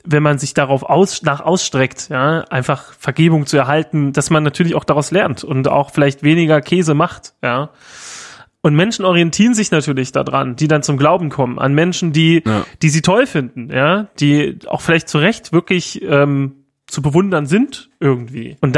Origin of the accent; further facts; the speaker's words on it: Rathenow, Brandenburg, Germany; mit einem alten Freund aus meiner Heimatstadt Rathenow gequatscht